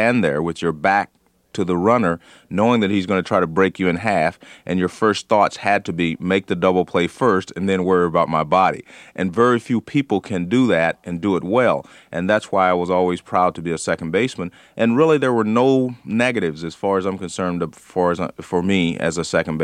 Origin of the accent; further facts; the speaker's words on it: California, United States; Growing up in California, my father would take me to the minor league games, Oakland Oaks.